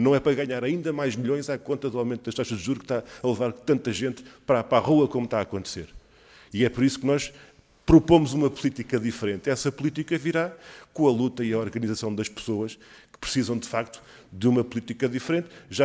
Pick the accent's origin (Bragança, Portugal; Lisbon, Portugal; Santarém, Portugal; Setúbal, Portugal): Setúbal, Portugal; Almada; sou de Almada, sou eleito pelo Distrito de Setúbal